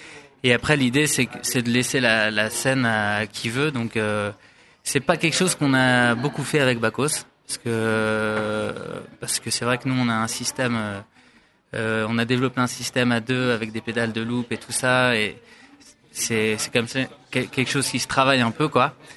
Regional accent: Lille, Hauts-de-France, France; je suis lillois

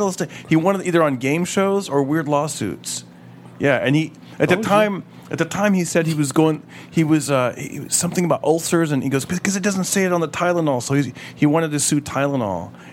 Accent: Fresno, California, United States; I grew up in Fresno, and I started writing stuff down like in high school

